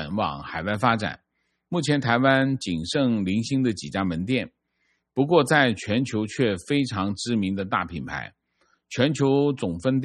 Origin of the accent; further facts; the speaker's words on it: Guangzhou, Guangdong, China; moved away as an adult; now in Canada; 我是广州人，2022年6月拿到工签来到加拿大，我们运气非常好，一落地就找到工作。